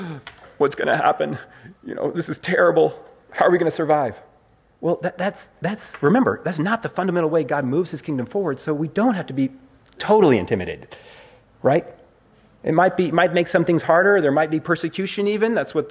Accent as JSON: {"language": "English", "country": "United States", "tie": "born or raised there", "said": "I was a kid in the States, I grew up in the States"}